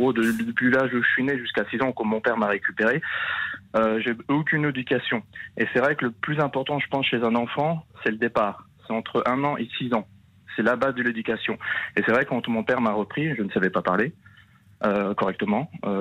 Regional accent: France; moi je suis un Français, vous voyez

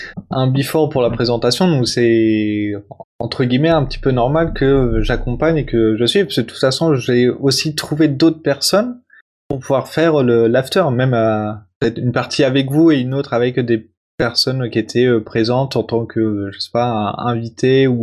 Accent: Brittany, France; on fait à Rennes parce que voilà, on est plus de la Bretagne et que c'est un petit peu hors de Paris

